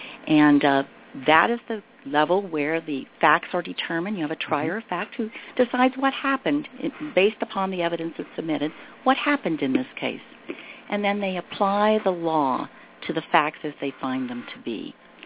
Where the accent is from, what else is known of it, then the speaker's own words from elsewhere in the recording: Ohio, United States; Basically, I was born and raised in Northern Columbiana County in a very middle class family.